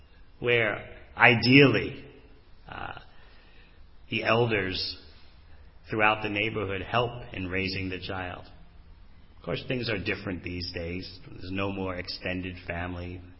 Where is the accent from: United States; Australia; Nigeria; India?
United States; New York City, New York; When I was a little child growing up in New York City, the neighborhood was like that.